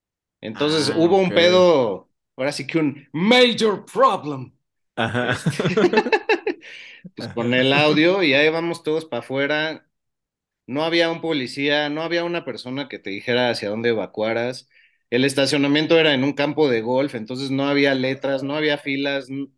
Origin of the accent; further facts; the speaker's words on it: Mexico; Me topé a otros mexicanos